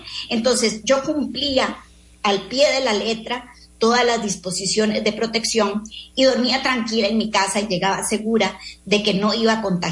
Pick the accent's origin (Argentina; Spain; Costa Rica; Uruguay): Costa Rica; Heredia; Yo soy la típica niña costarricense de pueblo, que patiné en las calles, brinqué mecate con mis amigos en el jardín de la iglesia, ¿verdad? Participé en Barba, en estos famosos desfiles de los payasos en el mes de agosto. Fui una típica niña de pueblo.